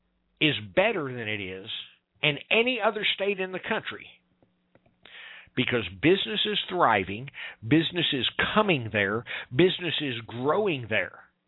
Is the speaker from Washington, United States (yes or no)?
no; Missouri, United States; I'm from Missouri. If you're listening from outside the state, Missouri Grassroots Coalition Radio should have given it away.